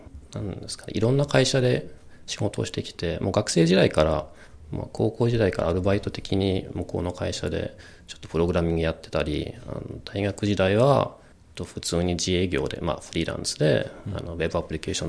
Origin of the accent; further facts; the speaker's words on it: Austria; Japanese is a second language; moved away as an adult; now in Japan; ヨーロッパのオーストリアという国が出身なんですけど、うん、そこで生まれ育ち、まあ、大学とかも通って仕事も向こうでしてたんですけど、そこから、まあ、一旦向こうの、まあ、仕事か生活辞めて日本に来て、